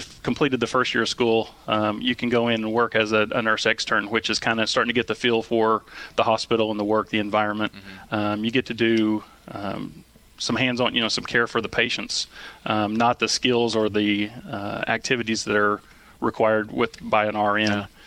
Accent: Oklahoma, United States; moved away as an adult; now in Tennessee, United States; And was born and raised in Oklahoma, but with kind of the downturn of the economy a few years ago, I had moved out to Tennessee

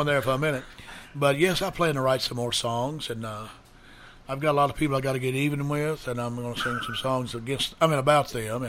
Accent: Murfreesboro, Tennessee, United States; But we were raised right downtown in Murfreesboro. Where the Naughty Knitter is now, I was raised in the house.

